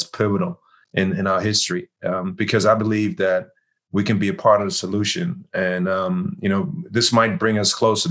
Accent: Germany; I grew up there. My mom's German. My father's from Ghana, Africa. And so I grew up in Germany.

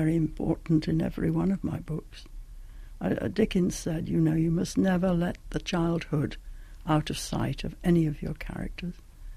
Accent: North East England, United Kingdom; Oh, and I was brought up on Teesside, which was filled with coal dust

